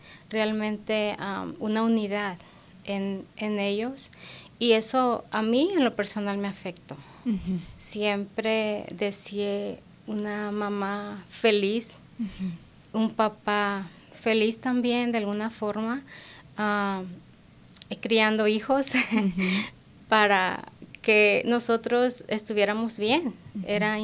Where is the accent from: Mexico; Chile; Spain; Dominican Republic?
Mexico; Tabasco; now in Colorado, United States; Soy de un pueblo muy pequeño de Tabasco, México. Ajá. Totalmente al